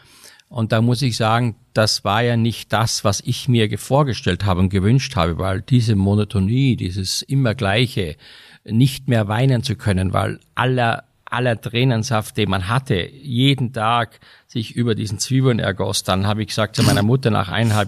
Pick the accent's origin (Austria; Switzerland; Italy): Austria; now in Germany; ich bin ja in Österreich auf dem Bauernhof groß geworden